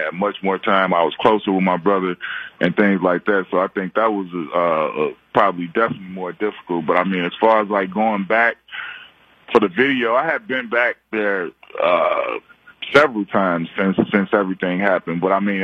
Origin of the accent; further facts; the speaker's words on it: Chicago, Illinois, United States; anybody that knows me, they all know that I'm from Chicago. At some point, that comes up, and because I bleed it. You know, everything, I'm very proud to be from Chicago